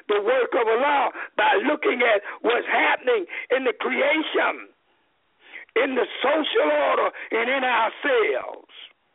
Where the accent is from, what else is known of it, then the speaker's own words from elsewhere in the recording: the South, United States; When I grew up in the South, there was no Islamic influence.